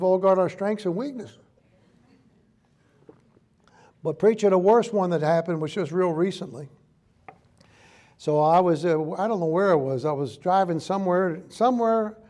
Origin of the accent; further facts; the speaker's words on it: New York, United States; when I was a little kid, Brother Legault, growing up in New York, in the city, we didn't say scared. We always said us scared.